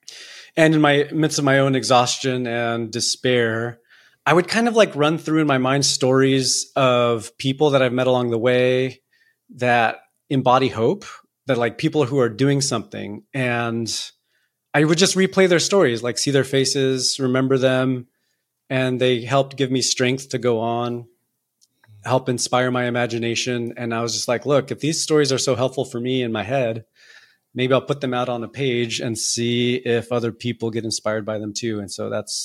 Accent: Los Angeles, California, United States; also born or lived in Tucson, Arizona; Kind of grew up in, you know, Latino life in Southern California, LA, and then in Tucson, Arizona. Moved with the factory.

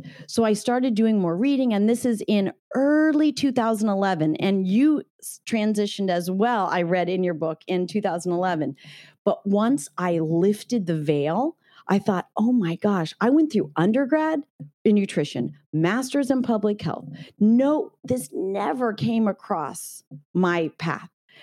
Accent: California, United States; I don't even know that I grew up in Northern California.

